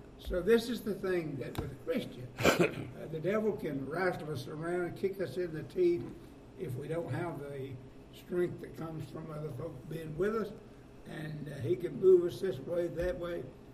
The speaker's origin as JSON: {"language": "English", "town": "Gordo", "region": "Alabama", "country": "United States", "said": "But all of that said … from Gordo, Alabama."}